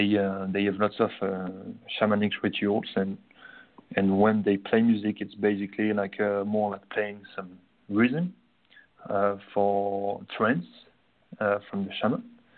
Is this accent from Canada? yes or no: no; France; English is a second language; moved away as an adult; now in Sydney, Australia; I'm originally from France, and I'm coming from the countryside, and it's much more slow.